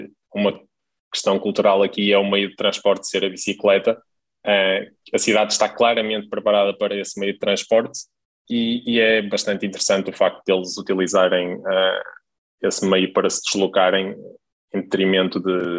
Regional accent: Braga, Norte, Portugal; now in Netherlands; eu sou de Braga, e então eu estou habituado que quando se sai de casa em Braga, se estiver a chover, se leva o guarda-chuva.

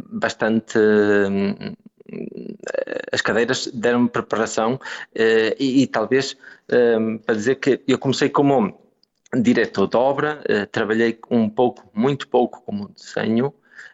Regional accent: Braga, Portugal; E eu sou de Braga, o curso era de Engenharia Civil em Guimarães

